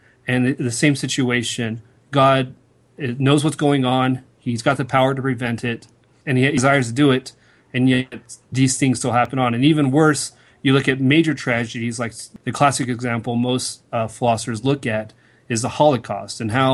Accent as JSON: {"language": "English", "region": "Utah", "country": "United States", "tie": "born or raised there", "said": "Yeah, I grew up in Utah, got my undergrad in philosophy at Utah Valley University"}